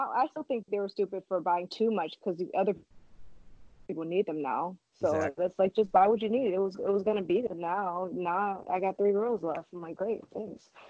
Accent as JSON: {"language": "English", "town": "Oakland", "region": "California", "country": "United States", "tie": "born or raised there", "said": "I was born and raised in Oakland, but I'd never been there."}